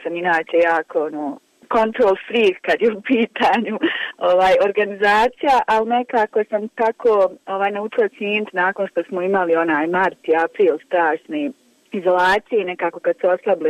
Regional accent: Kakanj, Federation of Bosnia and Herzegovina, Bosnia & Herzegovina; mi smo iz Kaknja

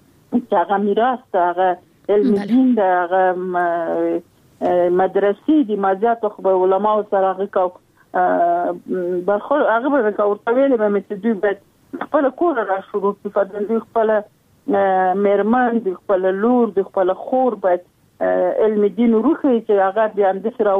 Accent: Mohammad Agha, Logar, Afghanistan; د لوګر ولایت یم، د محمد اغي ولسوالي او د سرخاو د کلی.

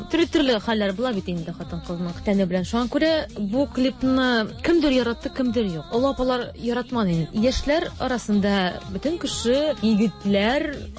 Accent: Oktyabrsky, Bashkortostan, Russia; now in Kazan, Russia; Мин Башкортстан кызы. Октябрьский.

